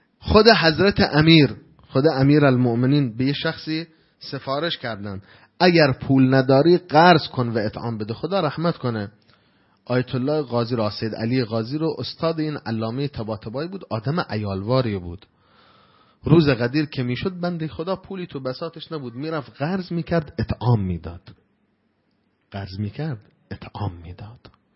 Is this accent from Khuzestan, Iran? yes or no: yes; Ahvaz, Khuzestan, Iran; در اهواز باید این قضیه اتفاق بیفته. حالا ما کار به شهر خودمون داریم، به استان خودمون کار داریم